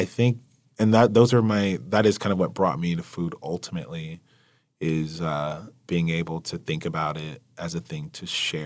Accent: United States; my family has been here for 200 years almost. Like, I am a patriot, you know? I'm an American

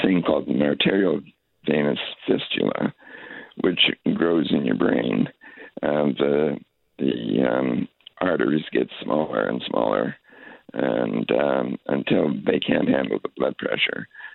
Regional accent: Canada; now in United States; I'm Canadian. I'm down here in Redwood Shores visiting my daughter who works in San Francisco.

